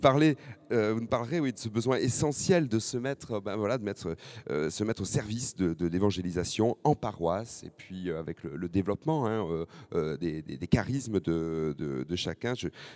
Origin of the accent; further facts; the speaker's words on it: Lourdes, Occitanie, France; Je viens de Lourdes